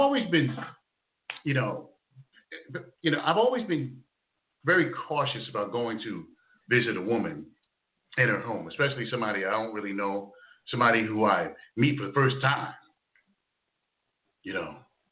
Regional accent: Jersey City, New Jersey, United States; We grew up together in Storms Avenue, Jersey City. Shout out to my Jersey City peeps.

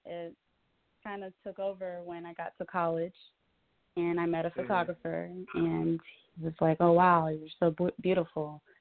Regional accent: Palm Bay, Florida, United States; also born or lived in Rockledge; Well, I was born in Rockledge, but I grew up in Palm Bay, Florida.

